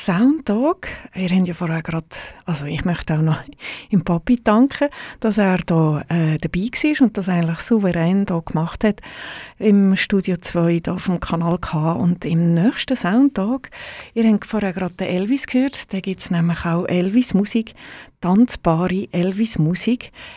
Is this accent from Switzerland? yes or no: yes; Switzerland; Bei uns in der Schweiz ist er unter dem Namen «Harte Fäuste, die heisse Liebe» gelaufen.